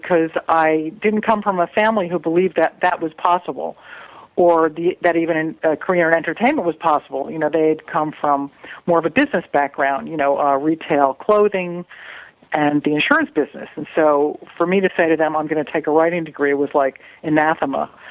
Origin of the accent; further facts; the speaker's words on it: New Jersey, United States; but I was from the East Coast, too. I grew up in New Jersey